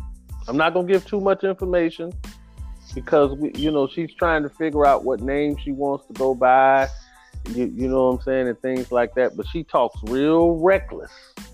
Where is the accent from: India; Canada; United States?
United States; Chicago, Illinois; Sandy's from New York. I'm from Chicago.